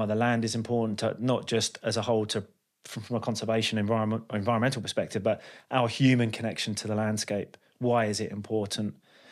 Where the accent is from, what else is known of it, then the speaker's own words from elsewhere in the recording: London, United Kingdom; oh, I'm from London.